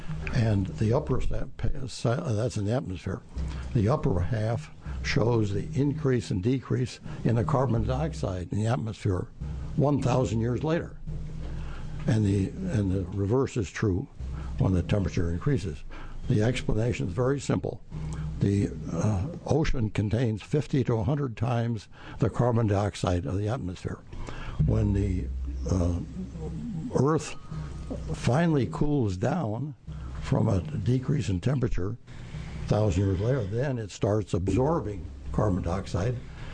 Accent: Tigard, Oregon, United States; from Tigard.

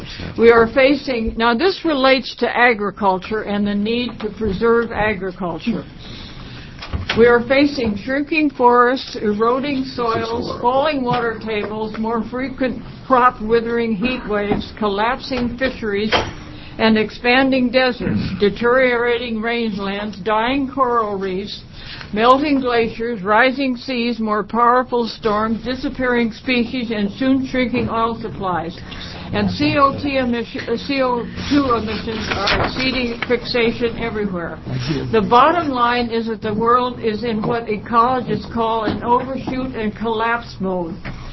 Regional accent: Oregon, United States

